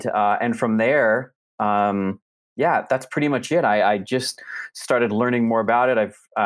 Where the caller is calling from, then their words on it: Salt Lake City, Utah, United States; Salt Lake City, Utah.